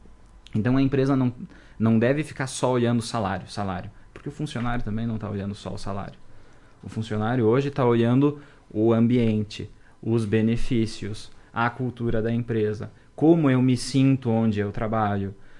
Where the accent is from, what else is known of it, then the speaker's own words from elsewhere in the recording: Erechim, Rio Grande do Sul, Brazil; now in Marau, Brazil; Eu não sou nascido em Marau, nós viemos de Erechim para cá